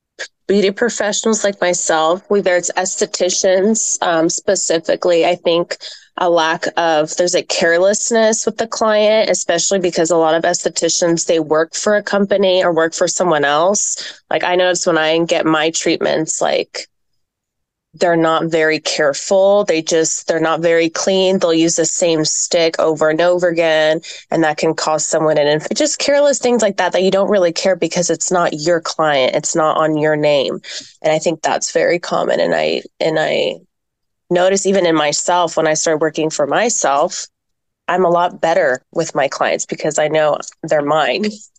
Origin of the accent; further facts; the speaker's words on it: Greece; because I am originally from Greece and I go there a lot